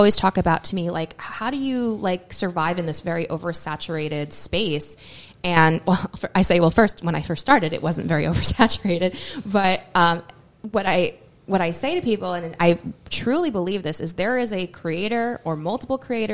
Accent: New York, United States; as a New Yorker, it's not that we have a negative, like, look on things, but we have a very blunt and honest look on things

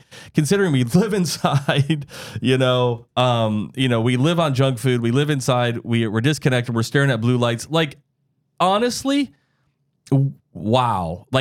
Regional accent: Midwest, United States; Like I grew up in the Midwest

